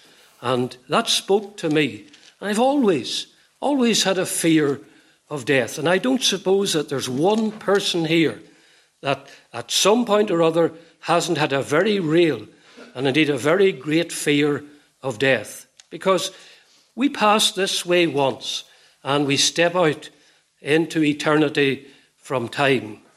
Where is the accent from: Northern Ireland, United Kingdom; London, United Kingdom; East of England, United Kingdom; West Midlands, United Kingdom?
Northern Ireland, United Kingdom; Portadown; born there; I was born in Portadown, not in County Fermanagh, almost 76 years ago.